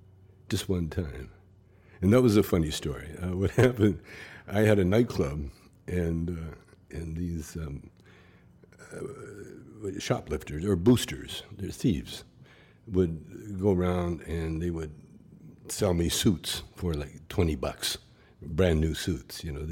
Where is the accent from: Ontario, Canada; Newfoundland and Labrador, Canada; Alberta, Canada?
Alberta, Canada; Calgary; Yeah, I used to dance when I was a kid, you know, growing up in Calgary.